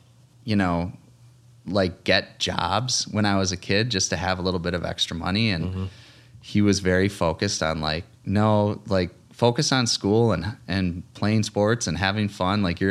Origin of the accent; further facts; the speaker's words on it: Rochester, Minnesota, United States; So born and raised in Rochester. And in fact, like I'm really proud of the fact that, both sets of my grandparents were born here.